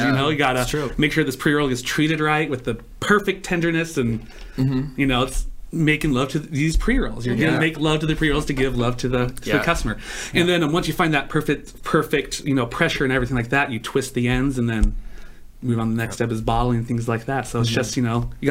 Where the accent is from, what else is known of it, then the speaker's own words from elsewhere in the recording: Kanab, Utah, United States; Well, I'm originally from Kanab, Utah, you know, K-Town.